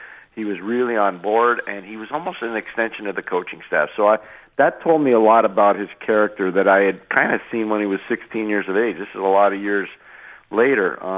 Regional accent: Montreal, Quebec, Canada; But, of course, it's the Montreal Canadiens. It's a original six primary team in my hometown

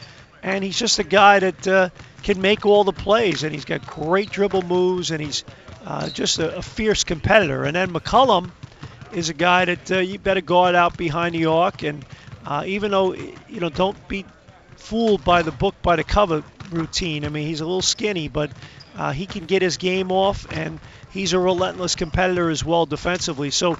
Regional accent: United States; And I'm an American, and I'm embarrassed to be it right now.

